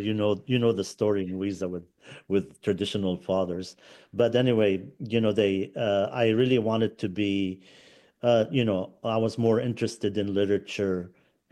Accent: Lebanon; also born or lived in Saudi Arabia / Bahrain; Well, I was born and raised in Lebanon, and I grew up both in Lebanon, later moved to live in Saudi Arabia for a length of time because my father worked there.

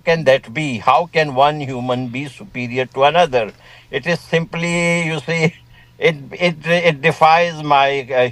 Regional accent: Pakistan; now I come from South Asia, okay? I have lived many years in South Asia, and I am from Pakistan

